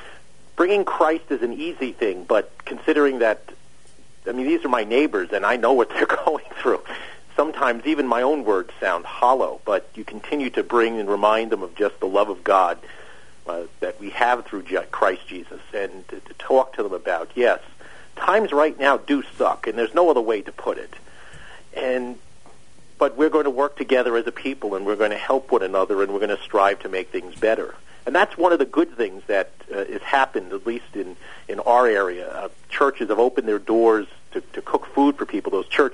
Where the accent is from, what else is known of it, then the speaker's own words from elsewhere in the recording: New York, United States; I'm from New York, and when I was a kid, that's where we used to vacation.